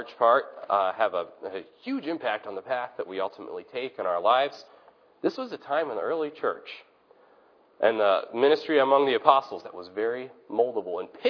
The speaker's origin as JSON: {"language": "English", "town": "South Bend", "region": "Indiana", "country": "United States", "tie": "born or raised there", "said": "That's true of my hometown in South Bend, Indiana"}